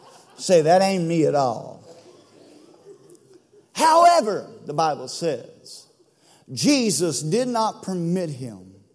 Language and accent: English; Sweeney, Texas, United States; But I'm from Sweeney, and so y'all pray for me.